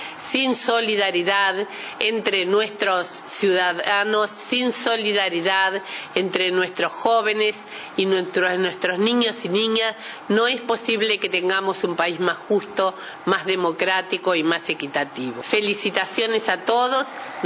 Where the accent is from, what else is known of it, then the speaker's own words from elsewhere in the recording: Uruguay; muchas gracias como uruguaya